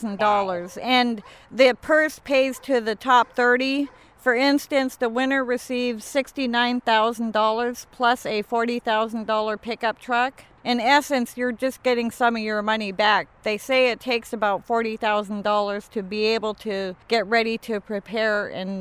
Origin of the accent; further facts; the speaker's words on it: Unalakleet, Alaska, United States; But growing up in Unalakleet, my grandfather had sled dogs.